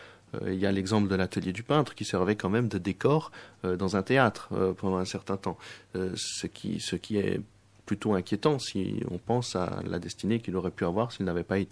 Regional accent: Switzerland; c'est quelque chose qui, pour un Suisse, est moins perceptible. Et j'ai d'autres attachements à d'autres artistes qui sont peut-être plus suisses, qui sont plus proches de mon terroir

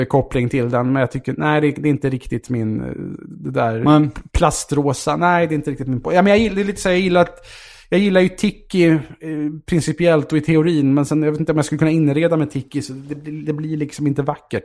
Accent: Vaxholm, Stockholm County, Sweden; Jag är ju uppvuxen i Vaxholm ute i Stockholm.

